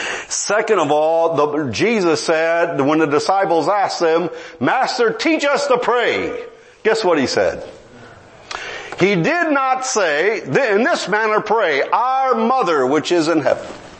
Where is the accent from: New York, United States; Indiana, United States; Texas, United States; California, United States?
Texas, United States; They said, you're not from here, are you? No, I'm not. What are you doing here? Where are you from? I'm from Texas.